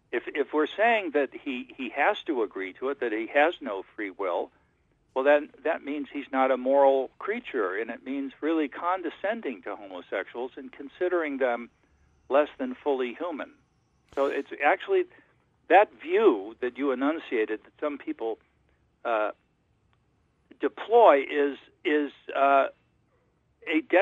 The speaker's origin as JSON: {"language": "English", "country": "Ireland", "said": "Now that hurt. I'm Irish, and you got me on that one."}